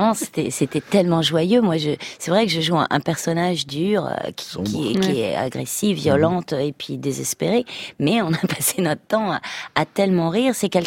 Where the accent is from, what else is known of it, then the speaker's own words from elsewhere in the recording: France; chez nous en France.